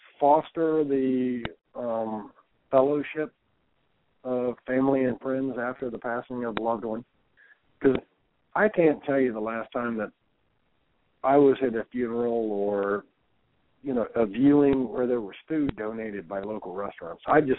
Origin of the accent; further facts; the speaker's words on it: Ohio, United States; Now, I grew up in Northwest Ohio. It was corn country.